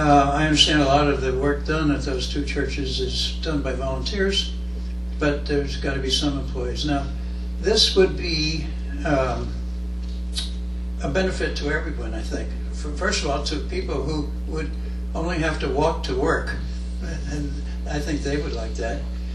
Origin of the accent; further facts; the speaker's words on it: Bethlehem, Pennsylvania, United States; also born or lived in Washington, D.C.; I grew up in Bethlehem in a double home, actually a series of double homes, and until my parents finally had enough money to buy one. And I lived in a row house in D.C. for